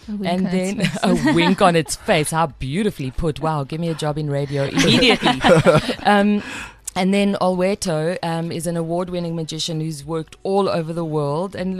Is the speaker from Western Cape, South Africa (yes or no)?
yes; Cape Town, Western Cape, South Africa; Ma Diva, bro. I come from Kapstadt.